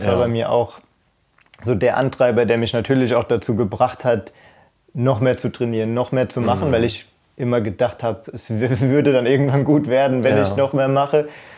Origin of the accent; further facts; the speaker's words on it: Germany; ich habe gedacht, ey, ich bin gut, ich komme aus Deutschland.